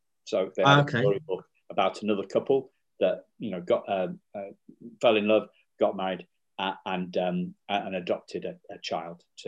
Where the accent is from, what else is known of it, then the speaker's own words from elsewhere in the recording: Wrexham, Wales, United Kingdom; born there; So yeah, that's where I was born.